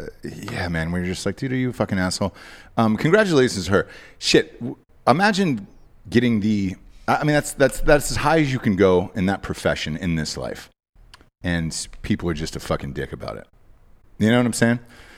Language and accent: English; Georgia, United States; Same here. I'm from Georgia